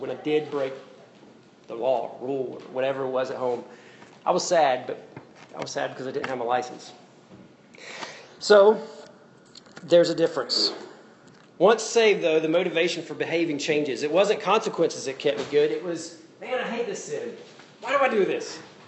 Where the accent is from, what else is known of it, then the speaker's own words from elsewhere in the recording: Winnsboro, United States; I mean, I'm from Winsboro. It's a huge deal to go to a restaurant.